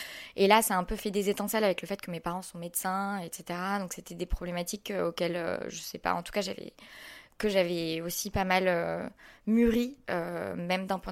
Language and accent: French; Poitiers, Nouvelle-Aquitaine, France; now in Paris, France; Je pense qu'il m'a recrutée parce que j'étais de Poitiers.